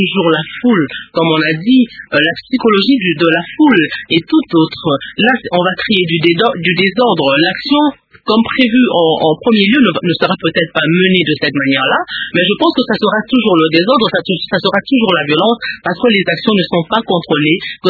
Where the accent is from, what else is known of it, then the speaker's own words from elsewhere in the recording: Kinshasa, DR Congo; nous avions connu ce cas chez nous à Kinshasa